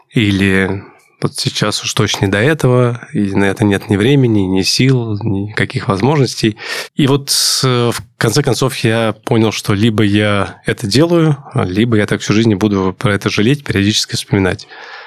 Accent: Moscow, Russia; я родился в Москве, всю жизнь живу в Москве

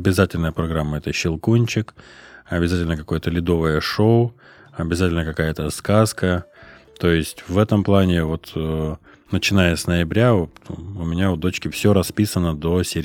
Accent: Krasnodar, Krasnodar Krai, Russia; Вот я помню, в детстве в Краснодаре были прям такие зимы интересные.

